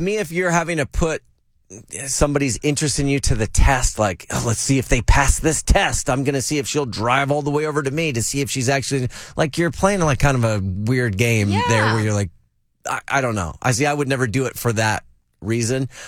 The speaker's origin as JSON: {"language": "English", "town": "Vallejo", "region": "California", "country": "United States", "tie": "born there", "said": "I was born in Vallejo. I can rep it."}